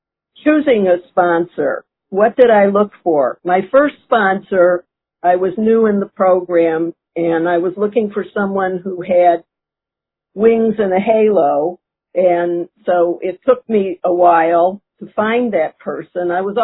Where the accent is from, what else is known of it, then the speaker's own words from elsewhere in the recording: Virginia Beach, Virginia, United States; Hello, everyone. … I'm from Virginia Beach, Virginia.